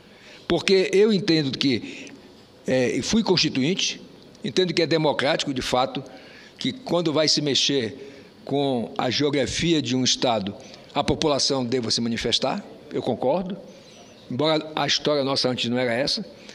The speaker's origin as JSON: {"language": "Portuguese", "region": "Amazon", "country": "Brazil", "said": "Mas eu me preocupo muito mais como amazônida."}